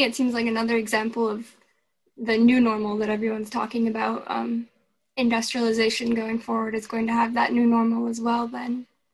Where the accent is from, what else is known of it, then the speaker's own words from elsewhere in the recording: Iowa, United States; I grew up in Northwest Iowa, and I was actually just home to visit family this last weekend.